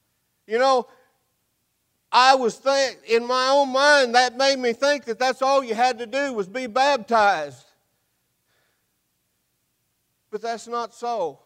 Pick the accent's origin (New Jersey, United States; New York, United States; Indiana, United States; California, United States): Indiana, United States; I've thought about going back home where I was born and raised there in Indiana.